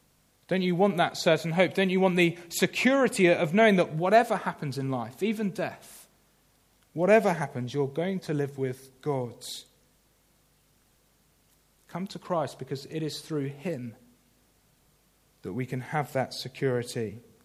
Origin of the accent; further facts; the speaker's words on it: United Kingdom; Bit awkward being British queuing